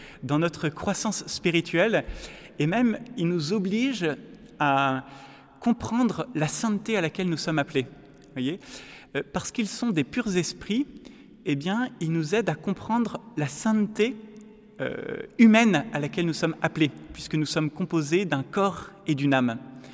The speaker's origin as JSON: {"language": "French", "country": "France", "said": "puisque je suis français et que j'ai appris à faire des dissertations en trois points"}